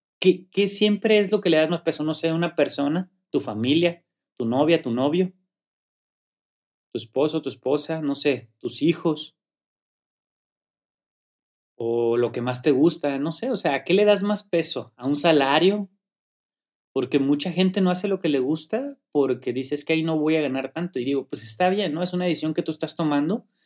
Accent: Mexico; yo como creo como muchos mexicanos, latinos y personas en el mundo, pues quise ser futbolista también.

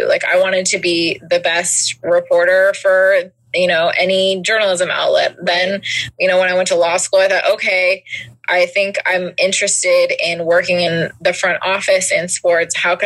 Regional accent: Oakland, California, United States; I'm from the Bay Area, and grew up in Oakland, you know, very close to Cal.

